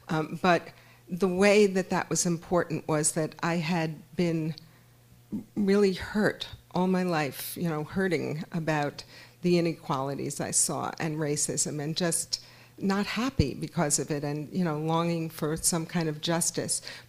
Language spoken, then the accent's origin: English; United States; we're from the United States, so the situation is different.